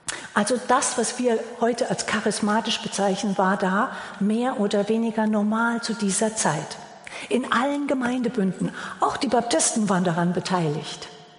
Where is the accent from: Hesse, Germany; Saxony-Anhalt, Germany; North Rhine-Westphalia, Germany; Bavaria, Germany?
Hesse, Germany; Herzhausen; Ich komme aus dem hessischen Hinterland, Marburger Gegend, Marburg, Biedenkopf, Gladenbach.